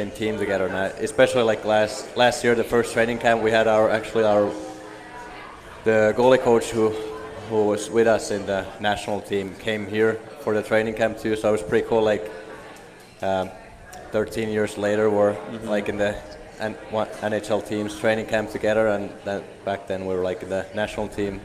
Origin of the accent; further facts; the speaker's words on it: Hämeenlinna, Kanta-Häme, Finland; also born or lived in Forssa; Actually, that's the city where I was born, but my hometown is 1 hour from Helsinki. It's called Hämeenlinna.